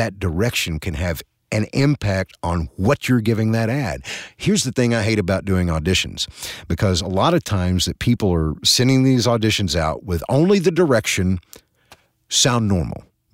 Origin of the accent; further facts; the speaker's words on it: Arkansas, United States; accent: Arkansas; It's as Southern as it can be. And it's not one that is marketable, but this is a true, honest to goodness Arkansas accent, and it's derived from Acadiana to the South